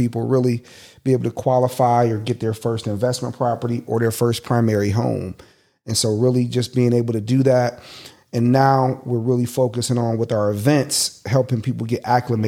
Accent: Cleveland, Ohio, United States; I'm an investor from Cleveland, Ohio.

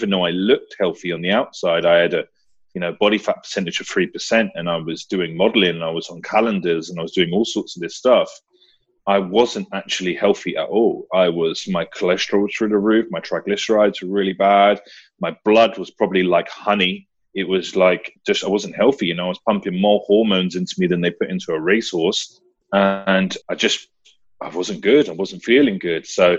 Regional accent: London, United Kingdom; also born or lived in Wales; now in Australia; So yeah, I was brought up in London, obviously, like I said, and then I moved to Wales.

